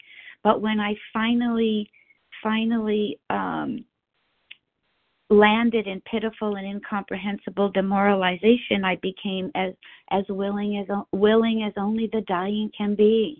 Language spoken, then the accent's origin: English; California, United States; I'm from Southern California.